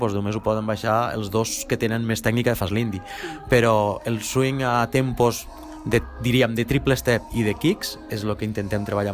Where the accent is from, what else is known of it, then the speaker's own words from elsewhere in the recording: Tarragona, Catalonia, Spain; now in Lleida, Spain; Jo visc ara a Lleida, sóc de Tarragona però visc a Lleida perquè tinc el meu punt de treball allí.